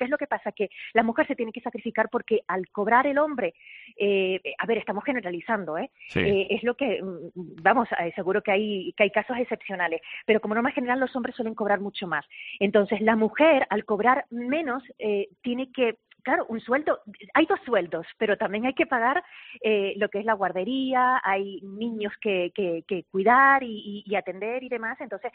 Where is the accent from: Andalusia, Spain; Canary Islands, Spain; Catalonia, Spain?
Canary Islands, Spain; yo soy española, pero soy tinerfeña, ¿no? Canaria y tinerfeña.